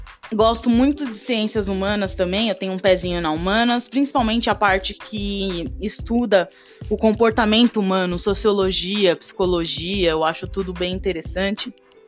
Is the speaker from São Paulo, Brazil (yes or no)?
yes; Diadema, São Paulo, Brazil; also born or lived in Minas Gerais; eu tenho 24 anos, nasci em Minas, mas moro em Diadema desde sempre, amo esse lugar